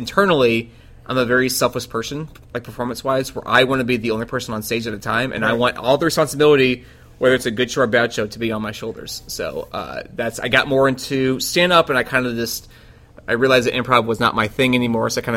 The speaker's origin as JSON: {"language": "English", "town": "St. Louis", "region": "Missouri", "country": "United States", "tie": "born or raised there", "said": "I was born in St. Louis. I was born here 1981, and I believe it was Kirkwood Hospital. That's where I was born. And I lived here until I believe I was 26, I think."}